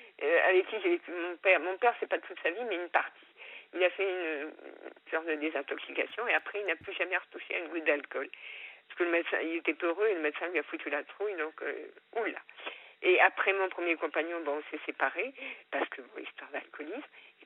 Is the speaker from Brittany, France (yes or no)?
yes; Brittany, France; Lui est de l'Aveyron, moi je suis bretonne.